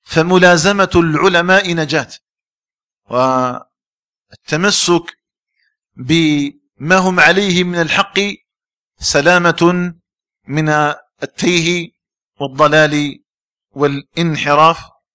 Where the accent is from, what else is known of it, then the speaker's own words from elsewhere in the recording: Algeria; اللهم اجعل بلدنا الجزائر آمنا مطمئنا